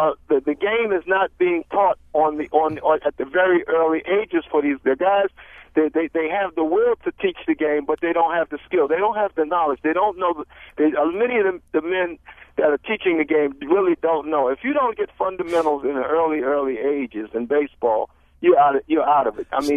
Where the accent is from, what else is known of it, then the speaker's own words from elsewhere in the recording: Baltimore, Maryland, United States; growing up in the Baltimore metropolitan area, There were two leagues, the Forest Park Little League, which I came out